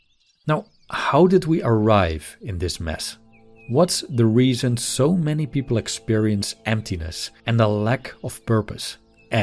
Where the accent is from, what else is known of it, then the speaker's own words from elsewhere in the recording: Netherlands; English is a second language; As I'm from a secular environment myself, being born and raised in the Netherlands, in a family where religion played virtually no role